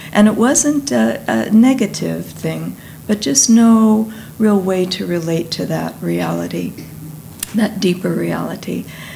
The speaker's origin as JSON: {"language": "English", "town": "Los Angeles", "region": "California", "country": "United States", "tie": "born there", "said": "I realized that I was born in Los Angeles in 1946."}